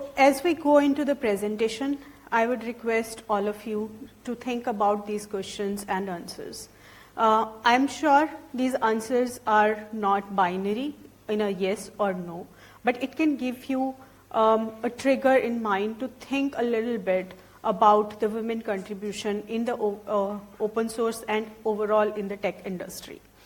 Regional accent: Pune, Maharashtra, India; English is a second language; As I just mentioned, I am from India, Pune location, and I am working in Red Hat.

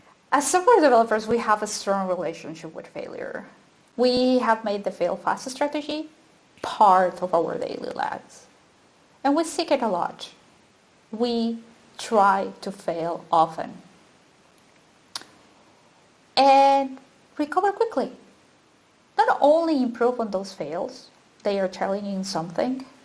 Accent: Mexico; now in Switzerland; I'm from Mexico. I live in Switzerland.

